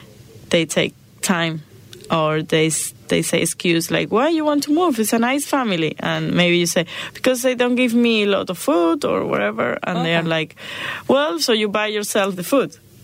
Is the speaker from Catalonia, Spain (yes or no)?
no; Seville, Andalusia, Spain; I'm from Seville.